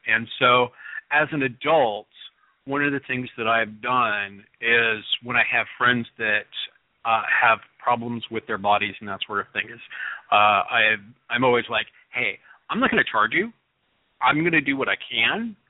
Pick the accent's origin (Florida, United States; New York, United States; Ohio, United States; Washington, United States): Washington, United States; Growing up in Central Washington, it's very dry. It's a desert out there, even though it's farming communities